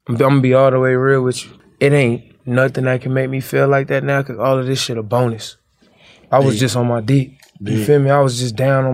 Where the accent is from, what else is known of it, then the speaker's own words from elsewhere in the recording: Compton, California, United States; I'm from Compton.